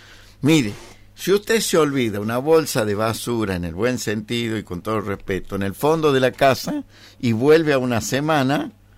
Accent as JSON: {"language": "Spanish", "town": "Tartagal", "region": "Salta", "country": "Argentina", "said": "no puede ser que yo llegue a mi tierra, que en de cierta forma es Tartagal, donde empieza el país."}